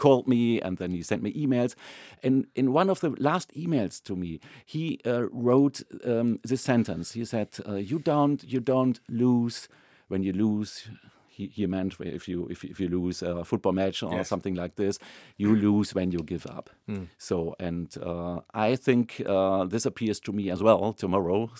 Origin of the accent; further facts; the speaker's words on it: Düsseldorf, North Rhine-Westphalia, Germany; in my hometown in Düsseldorf, there is 30 degrees.